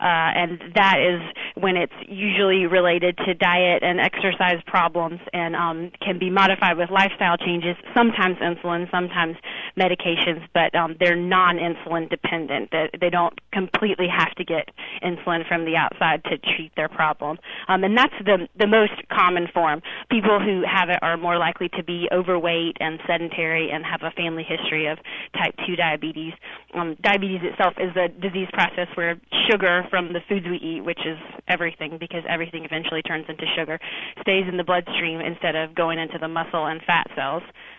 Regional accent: Greenville, South Carolina, United States; also born or lived in Naples; now in Alaska, United States; We both grew up in Greenville, South Carolina, but we actually moved from Southwest Florida in Naples

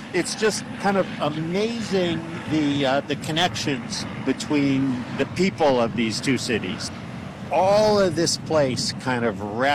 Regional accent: Detroit, Michigan, United States; I grew up on the Detroit side, watching Canadian television, listening to Canadian radio stations.

